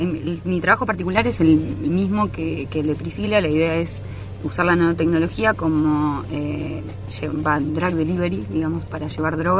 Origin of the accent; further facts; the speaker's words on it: La Plata, Buenos Aires Province, Argentina; Soy de La Plata, sí.